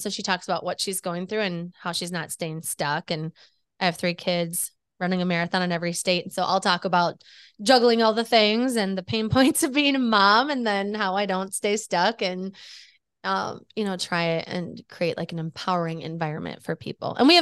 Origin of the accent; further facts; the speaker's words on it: Wisconsin, United States; now in Minnesota; I grew up there. I moved here for school to go to the University of Minnesota